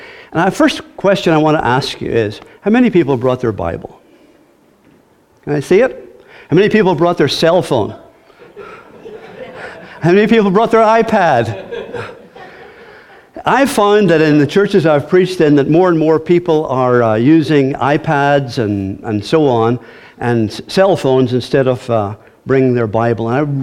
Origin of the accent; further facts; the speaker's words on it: Ireland; In case you're wondering, I am Irish.